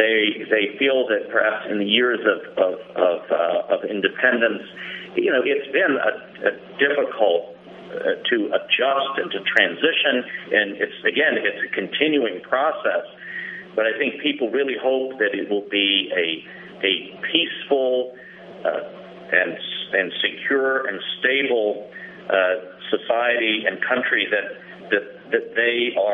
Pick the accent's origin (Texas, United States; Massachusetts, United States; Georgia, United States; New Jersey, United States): New Jersey, United States; I think I keep seeing in Philadelphia and Baltimore, even in my home state of New Jersey, I've seen so.